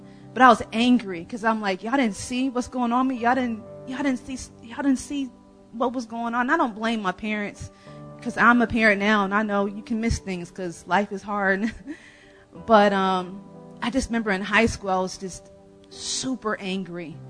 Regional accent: Nebraska, United States; So, but yeah, so I, again, I'm from Nebraska. I came from a pretty big family.

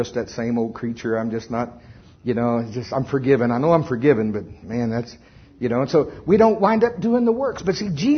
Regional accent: Oklahoma, United States; Now, I'm from Oklahoma. I'm going to talk about corn because that's what we do mostly there.

